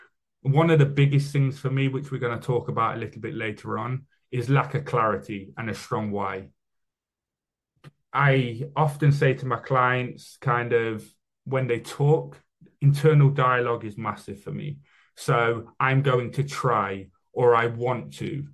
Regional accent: United Kingdom; Being British as well, a lot of you guys are probably thinking, what's this guy saying?

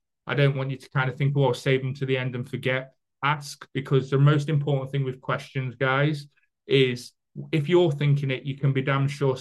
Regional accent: United Kingdom; I'm British, for those of you guys that didn't know

